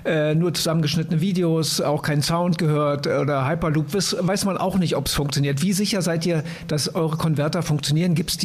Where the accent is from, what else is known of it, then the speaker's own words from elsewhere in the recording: Germany; Ich bin als Deutscher bin ich natürlich vorsichtig